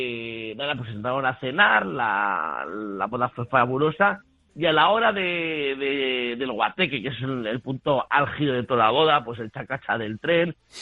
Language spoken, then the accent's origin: Spanish; Navarre, Spain; es navarro como yo